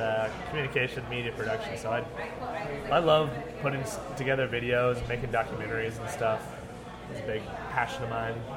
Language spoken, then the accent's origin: English; Soweto, Gauteng, South Africa; I'm from Soweto. It's an hour outside Johannesburg.